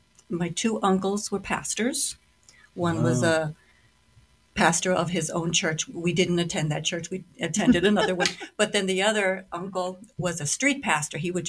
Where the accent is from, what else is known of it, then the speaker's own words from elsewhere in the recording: New Jersey, United States; also born or lived in San Antonio, Texas; I was born in San Antonio, Texas. So the beginning of my life was in Texas, and then my father got transferred up to New Jersey, so we moved up north.